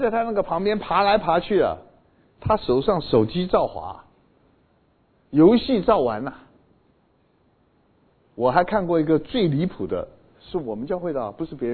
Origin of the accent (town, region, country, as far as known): China